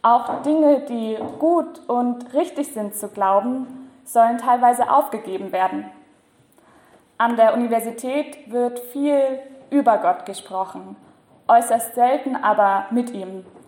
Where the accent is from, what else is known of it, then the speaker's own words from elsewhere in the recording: Brandenburg, Germany; ich studiere im 10. Semester Evangelische Theologie in Leipzig. Eigentlich komme ich auch gar nicht aus Sachsen, das hört man vielleicht auch, sondern aus einer ganz kleinen Stadt im Süden von Brandenburg.